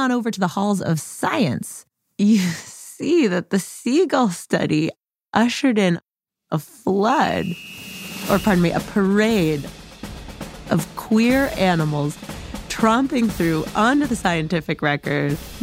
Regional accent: Massachusetts, United States; I grew up outside of Boston.

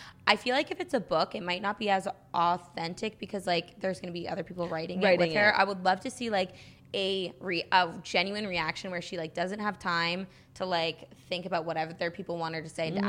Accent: Boston, Massachusetts, United States; because I'm from Boston and live in Boston.

